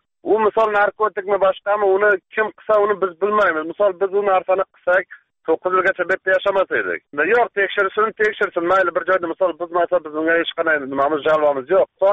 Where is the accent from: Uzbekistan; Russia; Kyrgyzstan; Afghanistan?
Afghanistan; born there; moved away; Tug'ilgan joyimiz Afg'oniston, fuqaroligimiz Qozog'iston. O'zimiz qozog'imizda, Shirvon viloyatidan.